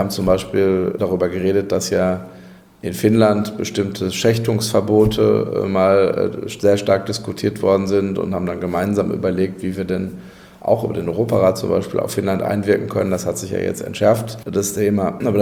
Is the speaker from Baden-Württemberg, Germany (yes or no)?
no; Castrop-Rauxel, North Rhine-Westphalia, Germany; meine Heimatstadt Castrop-Rauxel